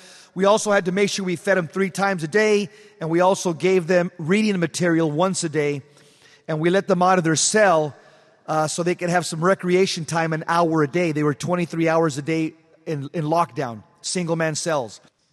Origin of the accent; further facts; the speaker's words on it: California, United States; I was born and raised in the Kumbaya Catholicism of Southern California, where balloons, banners, and butterflies was the norm.